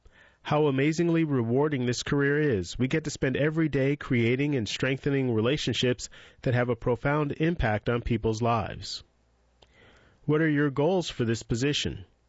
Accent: Georgia, United States; Sorry, Carolina Panther fans, I grew up in Georgia.

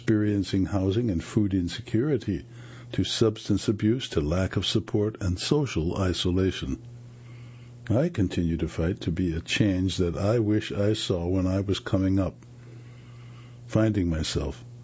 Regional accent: Charleston, South Carolina, United States; I come from Charleston, which is considered another blue hub of that state, but I've also seen the ugly parts of the state this year.

